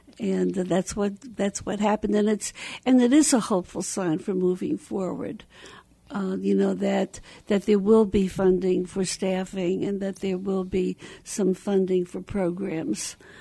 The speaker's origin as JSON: {"language": "English", "town": "Hempstead", "region": "New York", "country": "United States", "tie": "born or raised there", "said": "growing up in Hempstead, Long Island, and you had a certain way where I walked"}